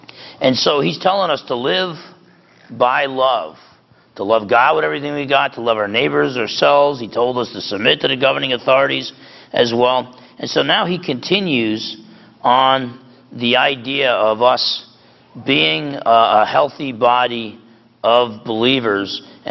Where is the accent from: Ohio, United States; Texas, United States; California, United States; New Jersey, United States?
New Jersey, United States; It's just like when you were growing up. I was growing up in Jersey.